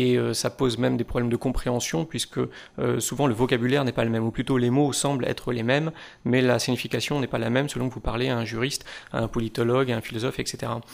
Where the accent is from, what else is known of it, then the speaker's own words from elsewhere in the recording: France; je suis français